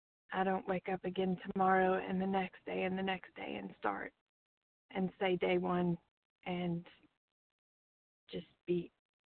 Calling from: Alabama, United States; and I'm calling from Alabama.

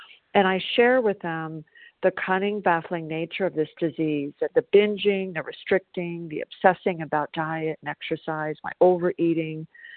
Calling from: South Carolina, United States; I'm calling from South Carolina.

